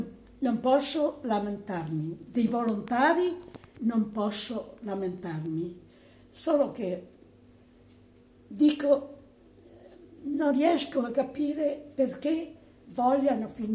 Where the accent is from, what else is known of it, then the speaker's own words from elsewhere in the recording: Voltago Agordino, Veneto, Italy; Sono di Voltago però